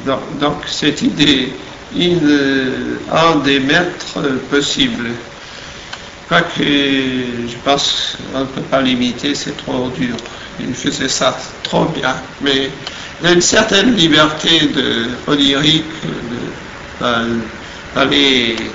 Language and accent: French; Porto, Porto District, Portugal; French is a second language; je cherche du côté de ma ville natale, qui est Porto, du fleuve.